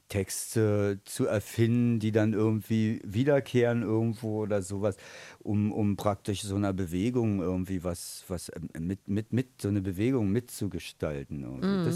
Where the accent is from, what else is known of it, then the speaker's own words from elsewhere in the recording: Berlin, Germany; ich bin ja in Mitte groß geworden, jetzt ist Pankow ein Stück weg draußen